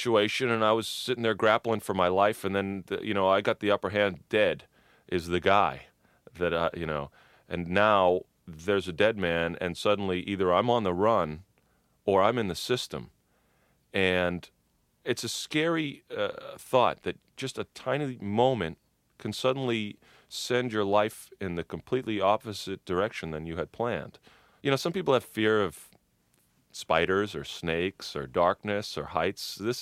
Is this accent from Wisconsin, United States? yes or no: no; Boston, Massachusetts, United States; But I came from Boston during this particular time, and I grew up with two older brothers.